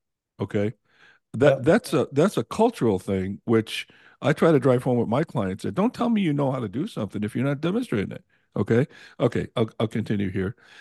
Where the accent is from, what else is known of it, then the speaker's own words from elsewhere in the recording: Glastonbury, Connecticut, United States; now in Phoenix, United States; we're having dinner at Max Fish in Glastonbury, Connecticut," which happened to be my hometown. I lived in South Glastonbury